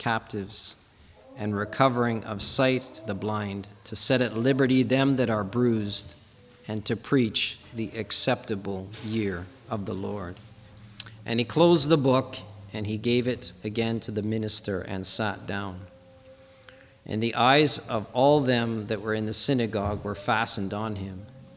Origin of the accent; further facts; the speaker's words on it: Mississauga, Ontario, Canada; I grew up in Mississauga